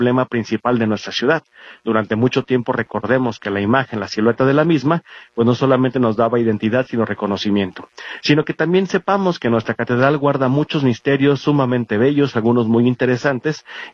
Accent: Guadalajara, Jalisco, Mexico; nos han acompañado a lo largo de nuestro memorial como jaliscienses, pero particularmente como tapatíos

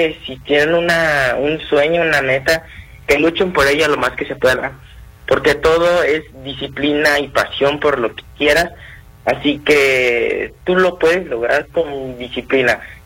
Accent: Mexico; nunca olvidaré mi país de origen, México.

